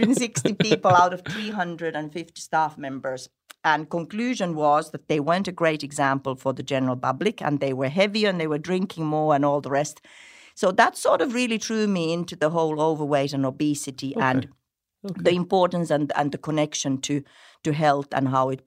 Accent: Finland; English is a second language; also born or lived in South Africa; now in Ireland; I'm originally from Finland, but we moved from South Africa with my ex-husband, who is South African.

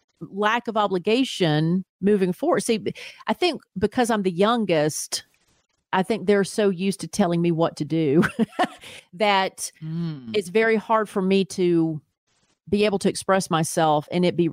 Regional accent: Tennessee, United States; now in Atlanta, United States; It's like we're here in Atlanta and I grew up near Nashville and my mother lived in Nashville the last decades of her life.

